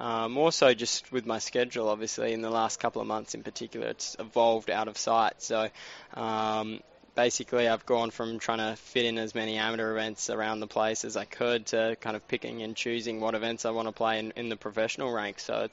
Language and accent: English; Perth, Western Australia, Australia; Yeah, just a Perth boy. I've lived in Perth my whole life.